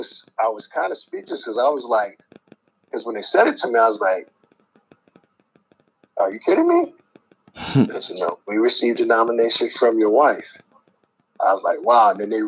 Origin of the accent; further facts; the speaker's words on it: New York, United States; But I pretty much was born and raised in New York, learned a lot, you know, was the foundation for me being who I am to this day. So New York is great.